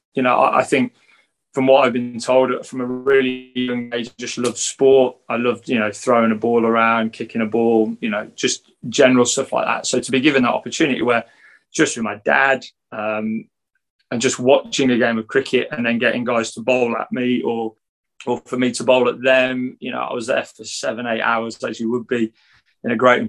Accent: West Midlands, United Kingdom; So we're originally from Staffordshire.

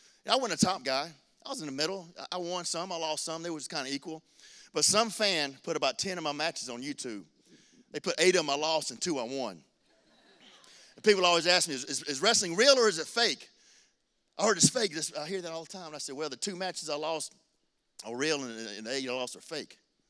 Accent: Macon, Georgia, United States; I'm from Macon, Georgia. If you threaten one snowflake where I come from, we shut the whole city down.

